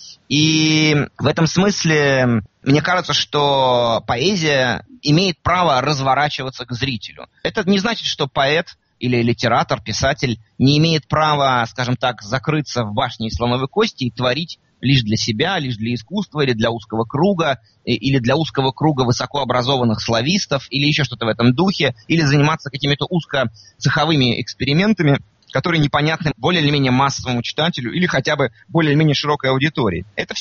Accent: Moscow, Russia; born or raised there

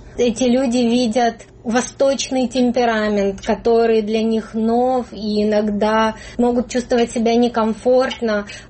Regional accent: Ukraine; now in Israel; Я из Украины

